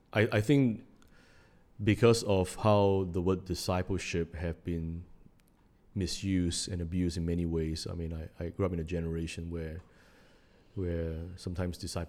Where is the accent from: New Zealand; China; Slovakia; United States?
New Zealand; North Shore, Auckland; So I live like 25 minutes or 30 minutes away from the campus in North Shore, where I grew up in Auckland.